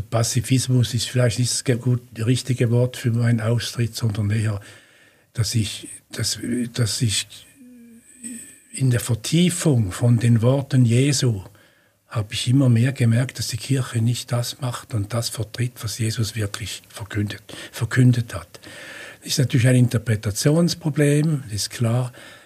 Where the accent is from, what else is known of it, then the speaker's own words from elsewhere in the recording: Switzerland; natürlich nicht der typische Muslim im Westen. Ich bin nicht der Immigrant. Ich bin ein Schweizer